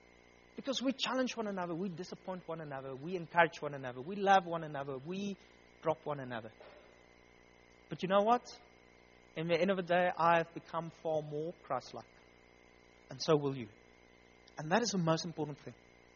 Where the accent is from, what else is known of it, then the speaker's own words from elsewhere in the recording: South Africa; You see, for our generation, this is an issue because we never truly want to identify ourselves as South African.